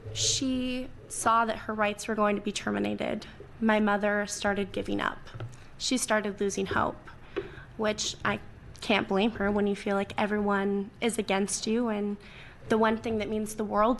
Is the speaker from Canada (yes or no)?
no; Vernonia, Oregon, United States; I grew up in Columbia County, a very small county in a small town, Vernonia, Oregon.